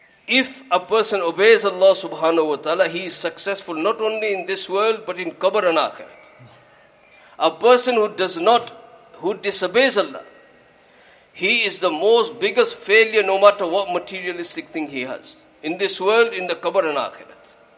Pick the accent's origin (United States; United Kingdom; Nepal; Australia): United Kingdom; Blackburn, North West England; I had a very, very good friend of mine who I grew up with in Blackburn.